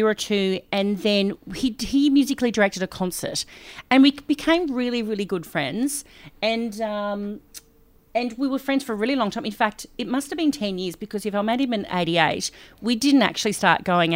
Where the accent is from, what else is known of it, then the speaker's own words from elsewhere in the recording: Australia; and Mark and I like, in the lift going, well, we're from Australia and we knew.